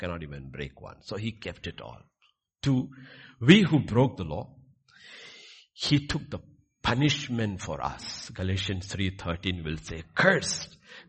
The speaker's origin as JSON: {"language": "English", "region": "Kerala", "country": "India", "first_language": "ml", "second_language": "English", "said": "That's why I like the English translation better than our regional translation. In my mother tongue, it's called Dukkavelliyaazhcha, means mourning, sad Friday."}